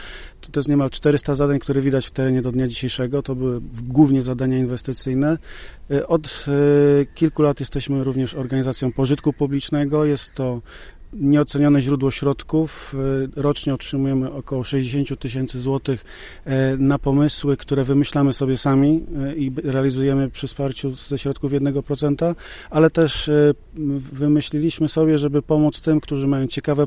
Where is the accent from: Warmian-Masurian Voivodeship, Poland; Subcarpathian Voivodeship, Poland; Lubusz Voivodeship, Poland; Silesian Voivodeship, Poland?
Lubusz Voivodeship, Poland; Międzyrzecz; born there; now in Zbąszyń, Poland; To znaczy, tu mieszkam i pracuję, jakkolwiek urodzony jestem w Międzyrzeczu.